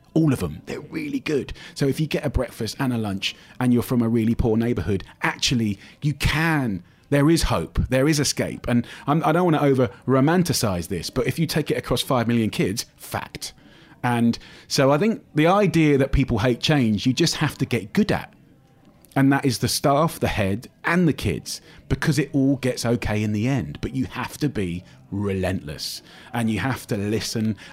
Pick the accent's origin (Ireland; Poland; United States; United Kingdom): United Kingdom; it wasn't just about me being British, it was about me being from the outside.